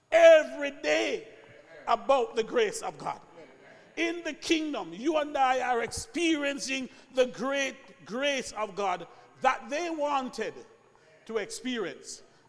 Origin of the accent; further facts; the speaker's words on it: Jamaica; I'm still a Jamaican.